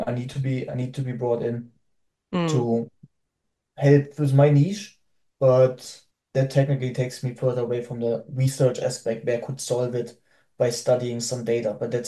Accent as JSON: {"language": "English", "country": "Germany", "accent": "German", "second_language": "English", "said": "People need to deal with my German accent"}